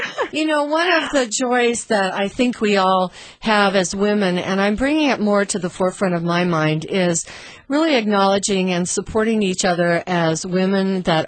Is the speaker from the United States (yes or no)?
yes; Kansas, United States; now in Seattle, United States; You know, I was raised in Kansas. Originally, Daddy was with Boeing. That's how we got transplanted out to Seattle.